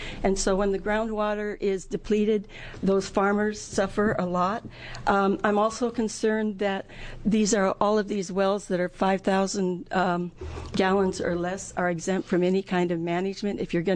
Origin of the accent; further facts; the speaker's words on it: Oregon, United States; I'm from the Grand Ronde Valley, and we are a part of a water district and have irrigation rights on that district